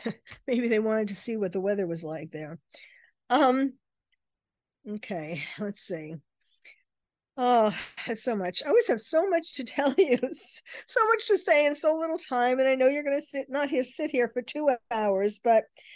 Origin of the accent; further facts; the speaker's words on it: United States; I am an American and I am here.